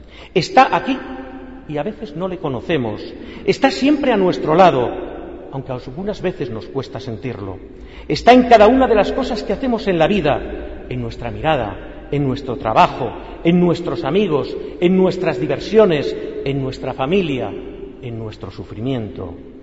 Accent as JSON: {"language": "Spanish", "town": "Zamora", "region": "Castile and León", "country": "Spain", "said": "la Semana Santa de mi tierra, Zamora"}